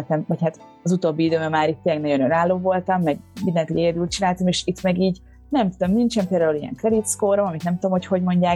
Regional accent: Budapest, Hungary; még nem ez az állandó lakcímem, mert az mindig otthon, Budapesten

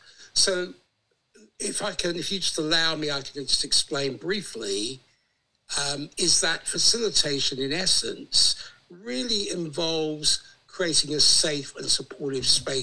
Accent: South East England, United Kingdom; born there; I was born in Kent in the UK. My ancestry is Greek.

